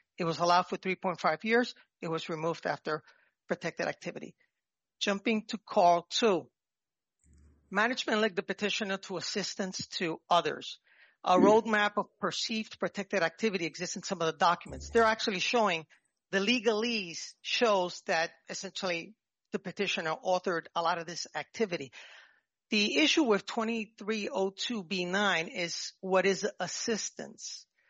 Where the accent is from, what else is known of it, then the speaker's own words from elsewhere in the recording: New York, United States; accent: New York; And I excuse my New York accent.